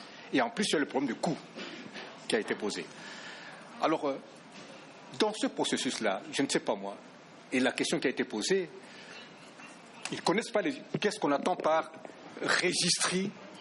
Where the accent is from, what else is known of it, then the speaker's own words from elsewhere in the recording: Kinshasa, DR Congo; je suis de Kinshasa.